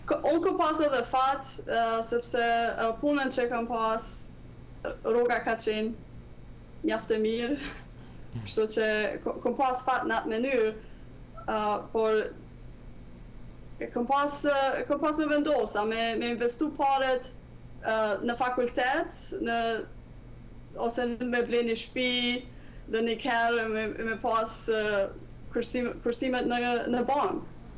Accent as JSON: {"language": "Albanian", "country": "Kosovo", "said": "nuk e kanë besu që unë jam marrë prej Kosovës"}